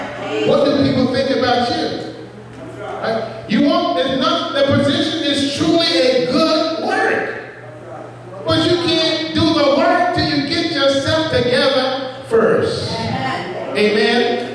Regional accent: Nassau, New Providence, Bahamas; I'm from Nassau. Can I just use my own speech?

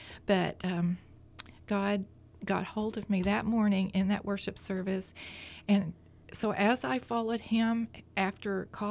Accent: Mississippi, United States; born there; I was born in Mississippi to parents who love the Lord, who walk out their Christian faith.

